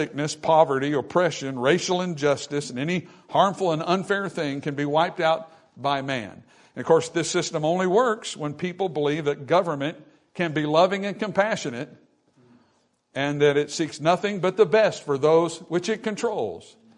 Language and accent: English; United States; while they're discouraging to me as an American, I hate what it's doing to our nation.